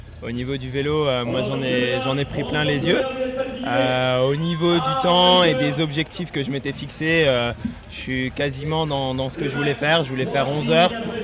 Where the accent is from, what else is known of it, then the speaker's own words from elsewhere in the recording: Grand Est, France; Je suis alsacien, mais je suis un peu fan des Alpes, des sports nature.